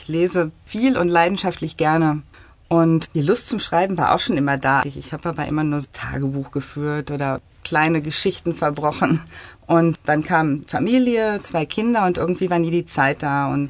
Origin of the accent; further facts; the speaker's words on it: Hagen, North Rhine-Westphalia, Germany; also born or lived in Iserlohn; Nee, ich bin in Iserlohn geboren und dann in Hagen aufgewachsen. Bin auch zur Schule gegangen, habe mein Abitur da gemacht und habe viele, viele Jahre gewohnt.